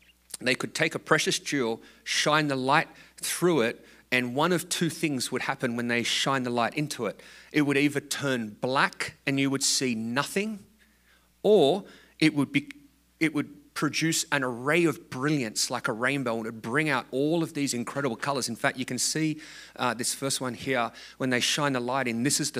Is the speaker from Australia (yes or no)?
yes; Australia; I grew up in Australia, and I grew up watching sunsets and sunrises being a surfer.